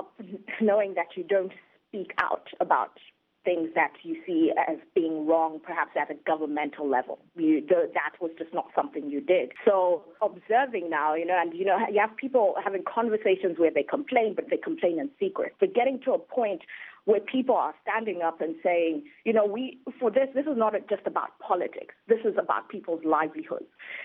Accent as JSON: {"language": "English", "country": "Zimbabwe", "tie": "born or raised there", "lives_now": "Washington, D.C., United States", "said": "I was born and bred in Zimbabwe. And I've traveled a bit, but, you know, I have a passion for my country."}